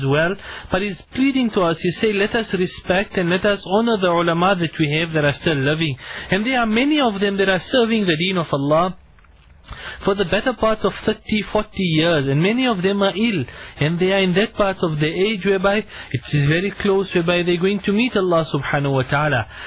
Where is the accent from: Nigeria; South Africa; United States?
South Africa; Pietermaritzburg, KwaZulu-Natal; My memories of Hafizah start from my childhood, growing up in the Mountain Rise Masjid.